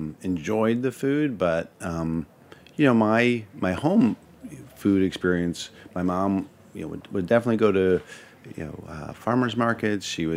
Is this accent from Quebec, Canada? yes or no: yes; Montreal, Quebec, Canada; I grew up in Montreal.